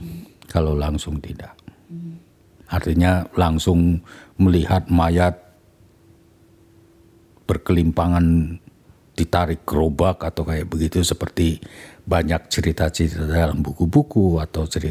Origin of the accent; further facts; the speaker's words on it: Tegal, Central Java, Indonesia; born there; saya lahir Tegal ya, di Kemantran